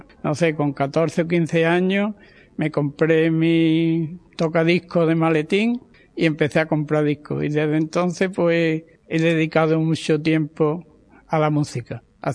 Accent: Las Cabezas de San Juan, Andalusia, Spain; born there; now in Lebrija, Spain; más de 50 años aquí me han hecho lebrijano, pero también tengo que decir que soy de nacimiento cabeceño, cabecense, porque de mi pueblo no me olvido tampoco.

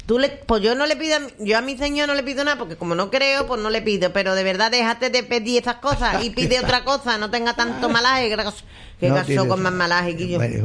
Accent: Jerez de la Frontera, Andalusia, Spain; now in Lebrija, Spain; Como tú, que soy de Jerez de la Fra, afincado en Lebrija.

